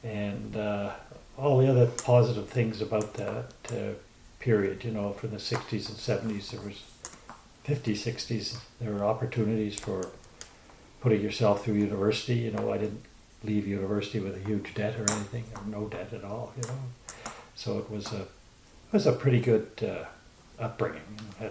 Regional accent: Vancouver, British Columbia, Canada; also born or lived in Prince Albert, Canada; The family moved out to Vancouver, and I grew up in Vancouver

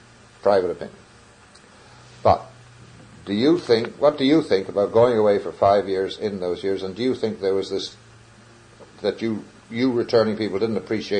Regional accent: Canada; accent: Canadian; all the kids in our block beat the hell out of me, and I resumed my Canadian accent

